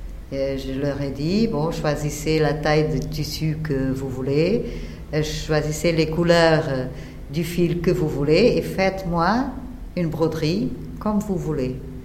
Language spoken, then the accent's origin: French; Portugal; je viens du Portugal, mais je travaille beaucoup avec le Maroc